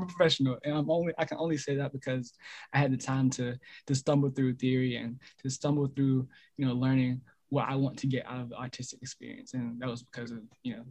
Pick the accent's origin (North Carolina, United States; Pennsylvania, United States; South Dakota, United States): North Carolina, United States; my experience growing up in North Carolina.